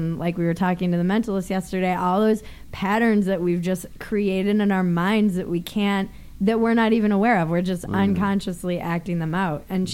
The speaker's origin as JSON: {"language": "English", "region": "Minnesota", "country": "United States", "also_born_or_lived": "Northeast", "said": "I did. I'm from the Northeast and from Minnesota. I graduated from high school in Minnesota."}